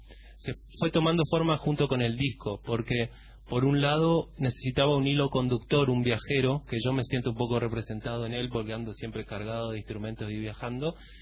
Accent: Resistencia, Chaco, Argentina; Soy de Resistencia.

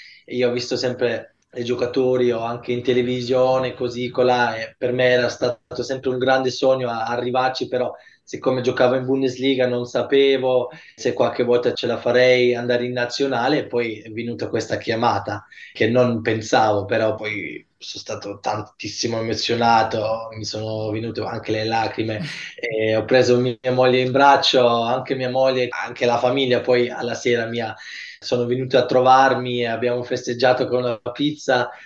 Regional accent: Germany; Con mamma e papà parlo pure italiano, con mia figlia parlo solo italiano, quindi ho detto sempre: sono tanto tanto contento che sono nato in Germania, perché mi ha dato tanto, ho fatto qua la scuola

